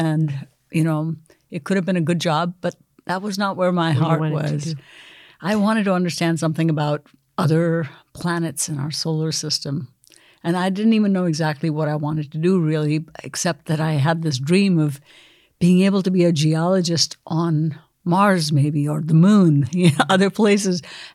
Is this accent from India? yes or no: yes; India; I grew up in India. As a little girl, I was very interested in science.